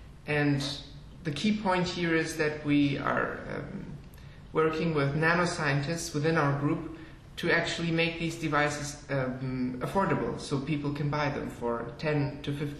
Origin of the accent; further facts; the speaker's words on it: Hamburg, Germany; English is a second language; And we're from Hamburg, Germany.